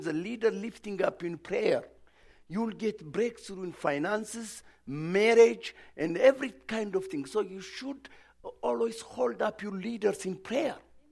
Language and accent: English; Ethiopia; English is a second language; now in United States; Okay, you know, I came from Ethiopia. This is really for Americans. It's not really for me